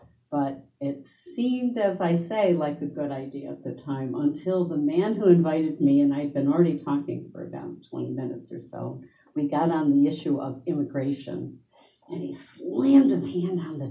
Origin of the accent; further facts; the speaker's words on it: Rochester, New York, United States; because I grew up in Rochester, where we were going to school. My father had a restaurant downtown